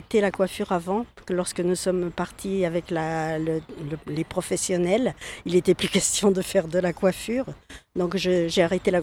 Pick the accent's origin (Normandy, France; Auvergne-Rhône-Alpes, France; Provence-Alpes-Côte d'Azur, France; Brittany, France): Auvergne-Rhône-Alpes, France; Voiron; Je suis née à Voiron. J'ai tout fait à Voiron. J'ai été baptisée, j'ai été mariée